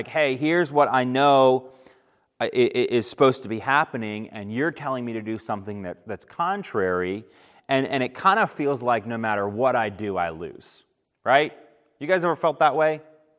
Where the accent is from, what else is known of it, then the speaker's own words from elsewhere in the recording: Japan; I grew up in Japan, y'all know that, and I went to public school in Japan for 3 years, kindergarten, first and second grade.